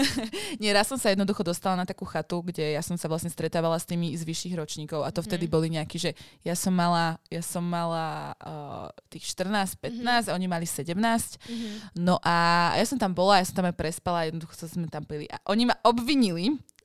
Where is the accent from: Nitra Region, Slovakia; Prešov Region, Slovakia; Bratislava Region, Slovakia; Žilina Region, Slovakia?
Žilina Region, Slovakia; Žilina; ja som zo Žiliny, tam sa to tak radilo, že tam chodili tí dobrí žiaci.